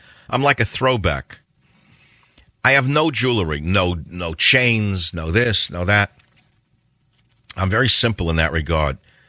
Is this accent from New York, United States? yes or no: yes; New York, United States; I said, look, kiddo, I'm originally from New York. Stop with the list price.